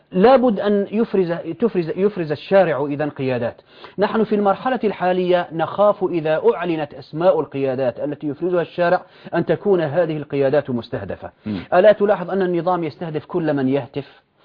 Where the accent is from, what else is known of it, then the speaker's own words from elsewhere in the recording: Syria; أن عندنا في سوريا